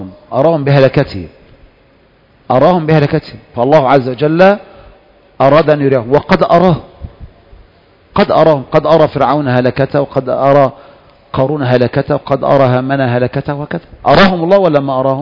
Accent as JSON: {"language": "Arabic", "country": "Egypt", "said": "لكن مشكلة ما تجد منهج في بلد زي مثلا عندنا في مصر ولا في ليبيا ولا في تونس"}